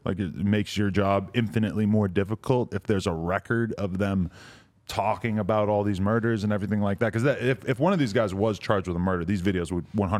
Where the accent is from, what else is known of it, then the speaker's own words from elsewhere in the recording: Nashua, New Hampshire, United States; I grew up in Nashville, New Hampshire, about 45 minutes outside of Boston.